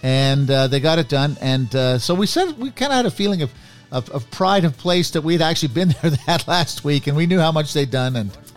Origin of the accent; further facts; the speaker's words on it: Montreal, Quebec, Canada; also born or lived in Toronto; now in Calgary, Canada; I was brought up in Montreal, and then I was here in Toronto for 25 years.